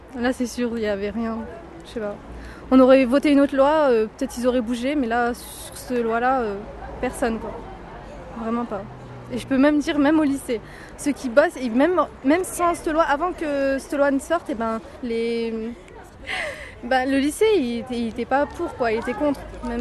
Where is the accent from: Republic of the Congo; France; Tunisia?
Tunisia; comme je suis tunisienne et ça existe déjà en Tunisie